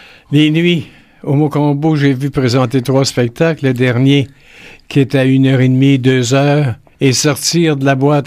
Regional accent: Montreal, Quebec, Canada; je venais de la rue La Jeunesse à Montréal.

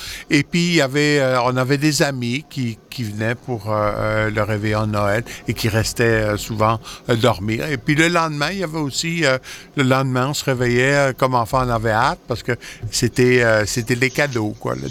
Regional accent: Belgium; also born or lived in Rwanda; étranger, je suis belge, mais je suis né en Afrique, et mes premiers Noëls, je les ai passés en Afrique.

